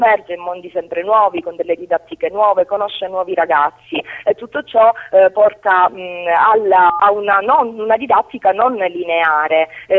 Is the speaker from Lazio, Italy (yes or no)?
no; Sicily, Italy; io sono siciliana, penso si sente